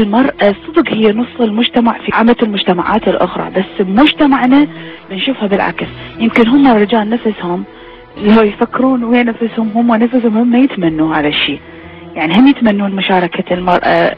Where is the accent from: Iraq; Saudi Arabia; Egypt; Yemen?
Iraq; يعني على الاقل هسه الشعب بلدنا العراق الجمهورية العراقية محتاجة للتطوير لبناء جديد يعني من الأساس.